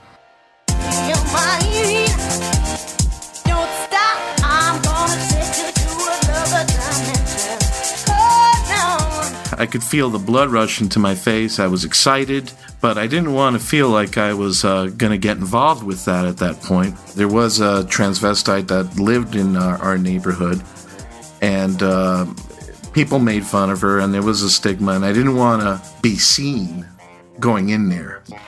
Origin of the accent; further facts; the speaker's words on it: New York City, New York, United States; Both of my parents immigrated from Greece, and we used to go to church every Sunday. I grew up in Washington Heights in uptown Manhattan.